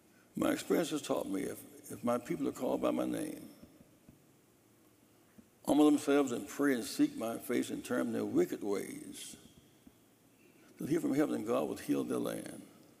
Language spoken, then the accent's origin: English; South Carolina, United States; I grew up in South Carolina where I began to go to Clemson with the federal marshals